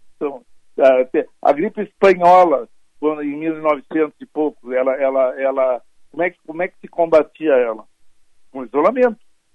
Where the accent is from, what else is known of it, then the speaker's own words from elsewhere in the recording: Rio Grande do Sul, Brazil; tenho familiares aí, tenho vínculos, enfim, sou gaúcho e amo o Rio Grande do Sul e os gaúchos e as gaúchas